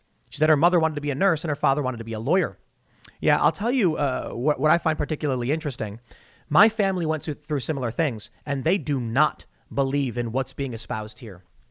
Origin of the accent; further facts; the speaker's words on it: Chicago, Illinois, United States; I grew up in Chicago. I know all about it.